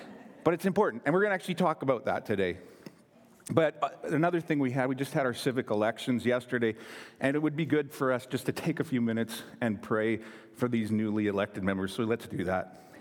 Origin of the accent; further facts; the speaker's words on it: Chilliwack, British Columbia, Canada; So I grew up in Chilliwack farm country, and behind our house was a grazing field for our neighbor's cows.